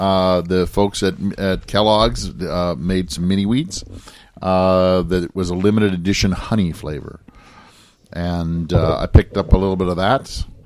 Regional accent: Canada; I know we're Canadian.

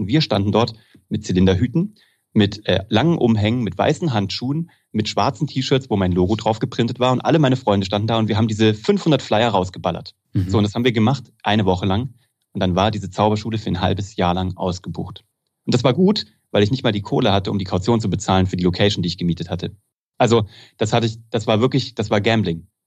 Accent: Kassel, Hesse, Germany; ich komme aus Kassel, wie gesagt, bin dann nach dem Abitur

